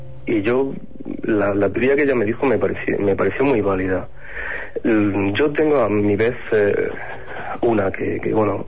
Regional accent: Jaén, Andalusia, Spain; toda la gente que sabe que soy de Jaén me pregunta por las caras

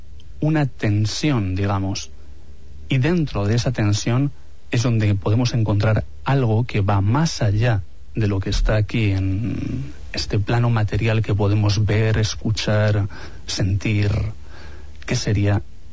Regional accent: Paris, Île-de-France, France; si un peregrino sale, por hacer valer de donde yo vengo, sale de París

